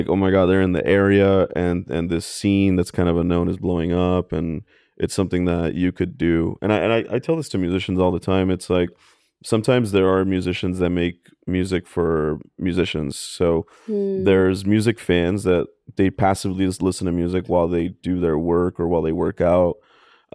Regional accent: Long Beach, California, United States; And in LA, like, I grew up in Long Beach, so like LA, East LA got kids, and Long Beach kids would sometimes like intermingle at shows.

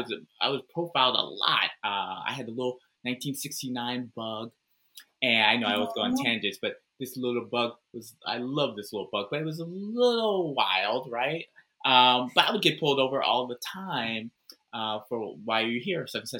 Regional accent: Altadena, California, United States; where I grew up at in Altadena, Pasadena, it was pretty privileged.

